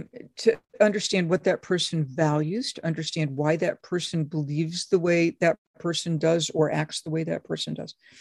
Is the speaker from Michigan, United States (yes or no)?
no; Massachusetts, United States; When I was a kid, I'm from Massachusetts.